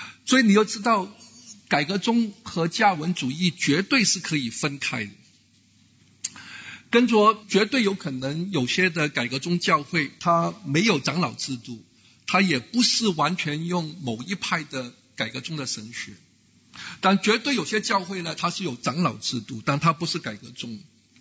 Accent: Malaysia; 因为现在我们马来西亚人在吵架

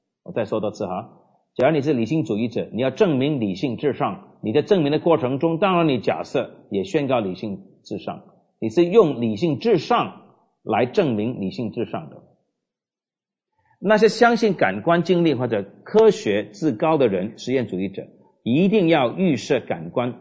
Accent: China; 我们中国人这个实际观呢

